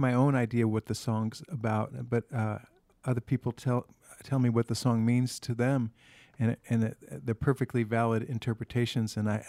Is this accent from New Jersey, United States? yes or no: yes; New Jersey, United States; moved away; My wife is from Minnesota. I'm from New Jersey originally. And I've been in Minnesota for about 19 years.